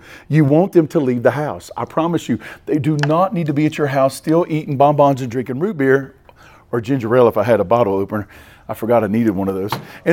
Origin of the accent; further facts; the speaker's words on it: Boomer, North Carolina, United States; I'm a redneck from Boomer and I eat liver mush.